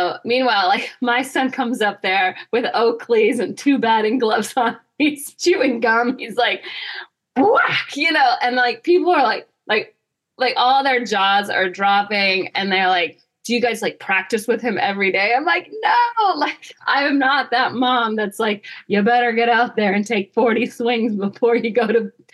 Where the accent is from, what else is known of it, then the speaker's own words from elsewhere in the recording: Georgia, United States; Like, my mom's Italian, but we grew up in Georgia, so...